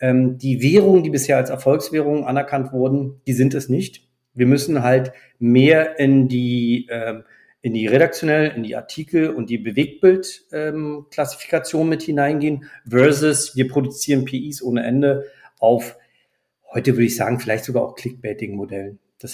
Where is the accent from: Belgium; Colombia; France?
France; Ich bin selber auch Franzose